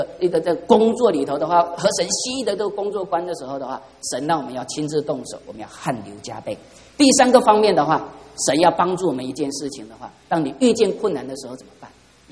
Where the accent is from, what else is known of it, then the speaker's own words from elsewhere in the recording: China; 我中国人非常的努力